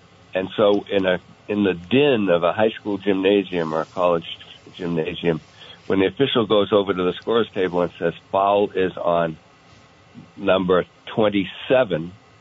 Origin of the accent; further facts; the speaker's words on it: Maine, United States; I grew up in Maine and loved the Red Sox, of course, which was the last team to integrate.